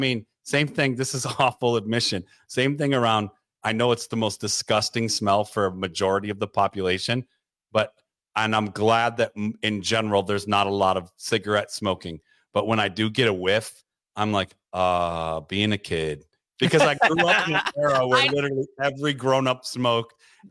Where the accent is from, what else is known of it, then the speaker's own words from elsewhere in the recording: Detroit, Michigan, United States; growing up in Detroit by so many factories and so many.